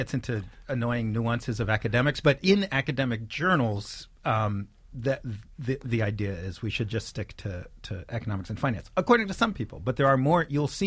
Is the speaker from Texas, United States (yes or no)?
no; New York City, New York, United States; I mean, I grew up in Greenwich Village, and I live in New York City